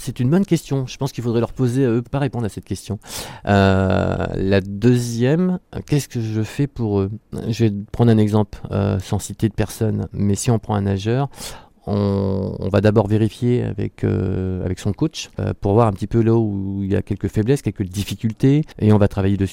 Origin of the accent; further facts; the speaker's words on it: Châteauroux, Centre-Val de Loire, France; Sachant que moi, je suis natif de Châteauroux, c'était très petit à l'époque, pas beaucoup d'informations, les communications étaient un peu limitées.